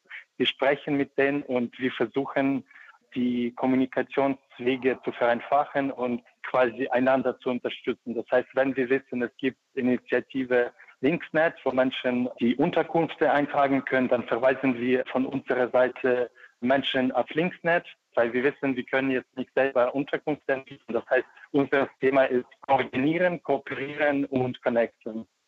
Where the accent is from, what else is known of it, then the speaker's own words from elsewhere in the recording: Ukraine; now in Germany; Ich komme aus der Ukraine, 2013 nach Deutschland gekommen.